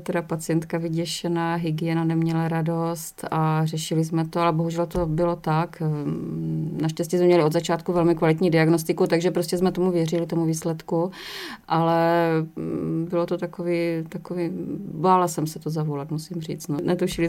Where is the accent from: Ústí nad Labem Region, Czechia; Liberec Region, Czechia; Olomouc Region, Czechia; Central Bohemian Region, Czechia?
Olomouc Region, Czechia; Šumperk; born there; protože jsem se narodila v Šumperku